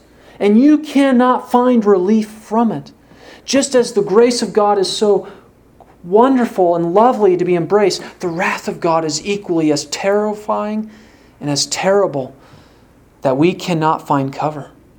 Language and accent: English; Waverly, United States; When I grew up in Waverly, my brother and his class had identical twins.